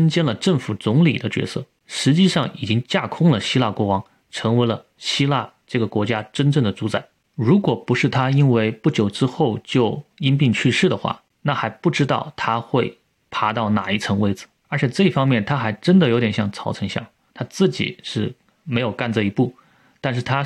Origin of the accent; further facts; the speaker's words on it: China; 我最后想说一点，我作为一个中国人为什么会对这段历史比较感兴趣呢